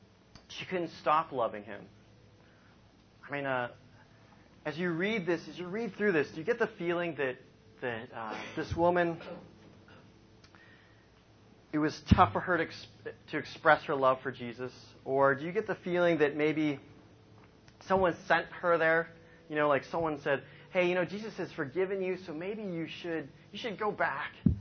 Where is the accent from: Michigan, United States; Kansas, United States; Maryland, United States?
Michigan, United States; You know, it's like I'm from Michigan. You know, I'm not here. This is, I'm not from New York. Okay, we don't do this in Michigan.